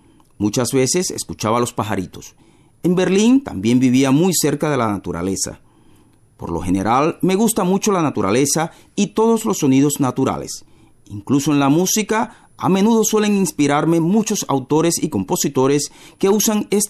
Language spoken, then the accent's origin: Spanish; Bratislava, Bratislava Region, Slovakia; Soy oriundo de Bratislava, tengo aquí muchos amigos y familiares, y por eso me encanta siempre pasar por nuestra capital.